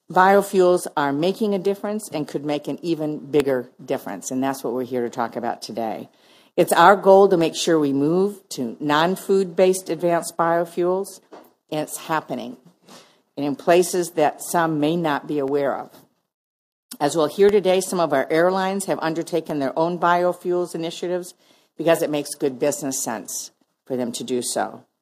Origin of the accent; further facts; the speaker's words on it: Michigan, United States; my home state of Michigan was actually an early adopter of ethanol